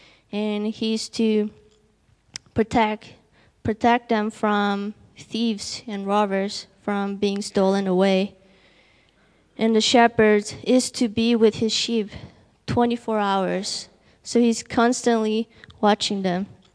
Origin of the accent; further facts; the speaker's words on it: Taiwan; I'm from Taiwan.